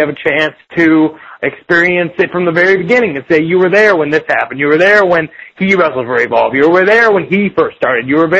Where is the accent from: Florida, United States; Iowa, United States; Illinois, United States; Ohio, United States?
Ohio, United States; Cleveland; Cleveland is my hometown, so it's always special. It's called the Plain Dealer Pavilion, and it's a huge pavilion, and it's in my hometown of Cleveland